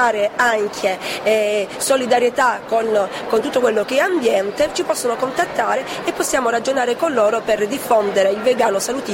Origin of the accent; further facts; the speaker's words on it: Lecce, Apulia, Italy; Noi siamo di Lecce.